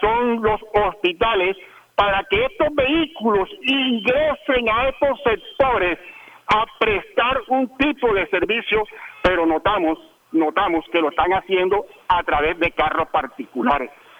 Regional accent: Colombia; nos han prácticamente que indignado como colombianos

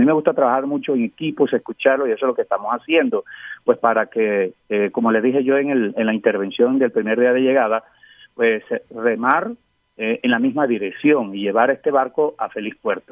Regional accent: Villanueva, La Guajira, Colombia; Así que te esperamos con los brazos bien abiertos en Villanueva, mi tierra, cuna de acordeones.

